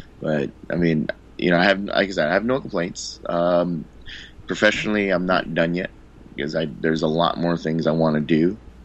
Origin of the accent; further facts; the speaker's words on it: Hawaii, United States; moved away; also born or lived in Guam; And then my chances kind of dwindled down when I moved to Guam, because I was born and raised in Hawaii.